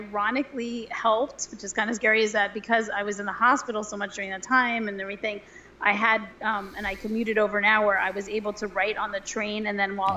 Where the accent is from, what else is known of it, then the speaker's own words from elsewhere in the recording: Manhattan, New York, United States; I am. I'm from Manhattan. I'll slow down.